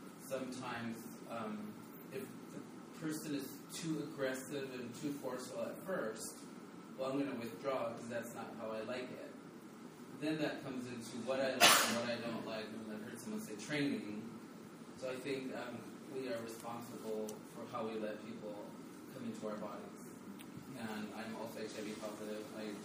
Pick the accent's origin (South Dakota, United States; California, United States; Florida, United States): California, United States; San Diego; I have lived in San Diego for 95% of my life. I grew up in South San Diego in the Imperial Beach, La Vista area.